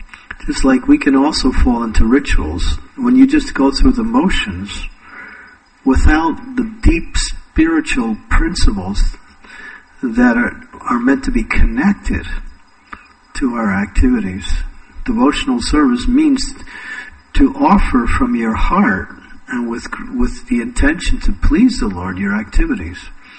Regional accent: United States; You know, I grew up in America

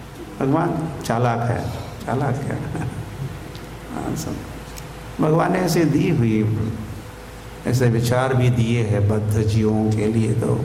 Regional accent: Maharashtra, India; हमारे महाराष्ट्र हमारे गांव के बच्चे जैसे खेलते हैं, न्यूयॉर्क के बच्चे थोड़े ही खेलेंगे।

